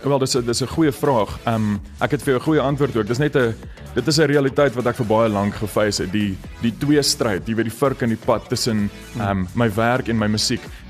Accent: Bronkhorstspruit, Gauteng, South Africa; ek het in Bronkhorstspruit groot geword. Dit is 'n klein dorpie, maar dit is eintlik 'n baie musiekryke dorpie. So ek het daar skool gegaan, laerskool en hoërskool.

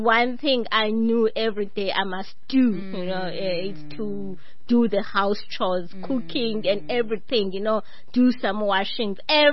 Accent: Eastern Cape, South Africa; I grew up in the Eastern Cape. You know, I was raised by a single mother with the help of my grandmother.

